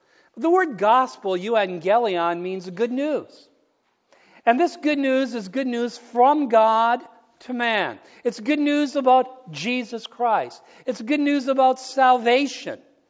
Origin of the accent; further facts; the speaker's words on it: Duluth, Minnesota, United States; You know, I'm from Duluth, Minnesota. They say it's a great place to be from.